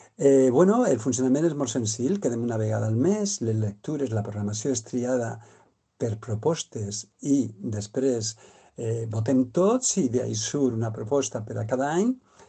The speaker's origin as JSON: {"language": "Catalan", "region": "Aragon", "country": "Spain", "second_language": "Catalan", "said": "Tinc 64 anys, vinc de l'Aragó, porto 39 anys ja per ací."}